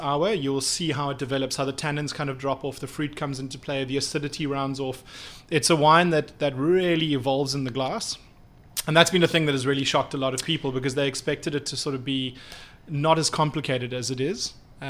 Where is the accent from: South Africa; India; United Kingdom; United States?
South Africa; Stellenbosch, Western Cape; So I grew up in South Africa. So I grew up in Stellenbosch and live between Cape Town, London, and the States at the moment.